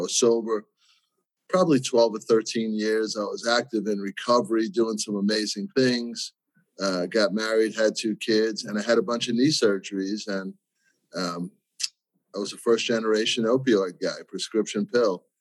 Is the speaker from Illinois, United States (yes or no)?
no; New York, United States; So my story is I grew up in New York, worked on Wall Street for many years.